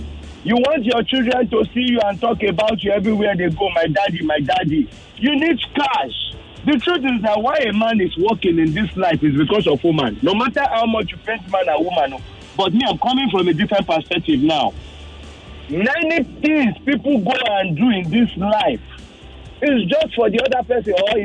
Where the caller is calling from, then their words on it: Lekki, Lagos, Nigeria; calling from Lekki.